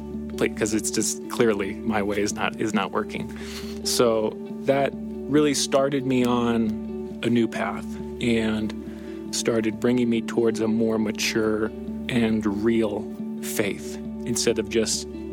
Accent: Bozeman, Montana, United States; I grew up in Bozeman. Grew up in the faith, so I was really brought up learning the doctrines of the faith

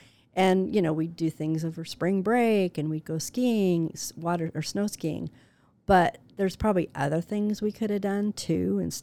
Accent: Glendora, California, United States; I had a great upbringing, but I grew up in Glendora, California, little tiny towns, probably a little bit same size as Laverne.

